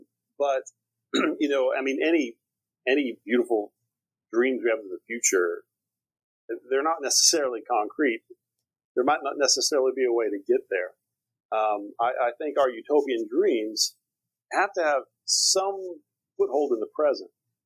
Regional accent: Texas, United States; also born or lived in Turkey; even growing up in East Texas.

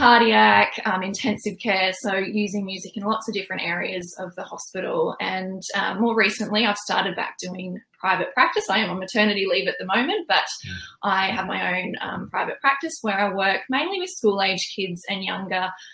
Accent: Queensland, Australia; accent: Australian; I live in Australia, if you can't tell by my accent.

